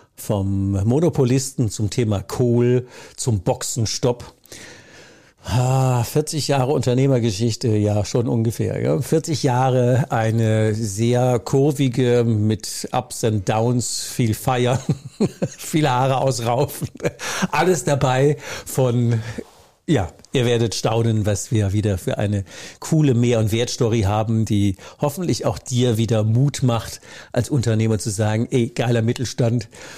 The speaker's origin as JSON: {"language": "German", "region": "North Rhine-Westphalia", "country": "Germany", "said": "wir sind beide Rheinländer"}